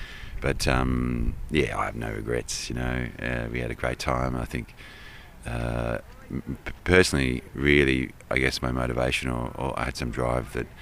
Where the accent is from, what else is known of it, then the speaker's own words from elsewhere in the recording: Dandenongs, Victoria, Australia; I'm from the Dandenongs, just outside of Melbourne.